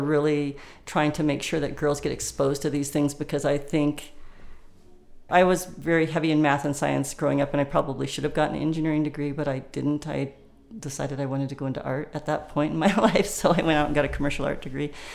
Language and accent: English; Broomfield, Colorado, United States; also born or lived in Boulder; I was born in Boulder Community Hospital, but my dad actually and mom decided not to buy the house on Mapleton Hill that they were looking at and bought a house in Broomfield. That's where I was actually raised.